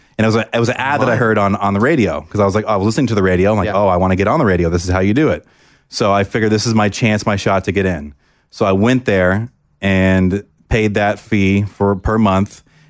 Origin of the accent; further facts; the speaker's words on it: Orlando, Florida, United States; Yeah, because I grew up in Orlando where Nickelodeon was huge.